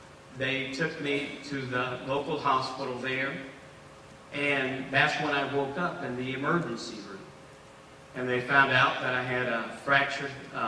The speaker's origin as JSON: {"language": "English", "country": "Puerto Rico", "tie": "born there", "said": "I was born in Puerto Rico. I was almost 27 years of age when I got saved."}